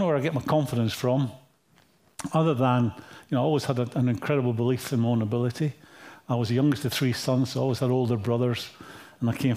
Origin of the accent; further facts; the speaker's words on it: Scotland, United Kingdom; So being Scottish, keeping up with the things